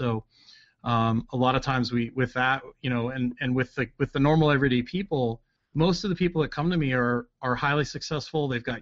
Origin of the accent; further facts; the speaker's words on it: Canada; now in United States; I grew up in Canada originally.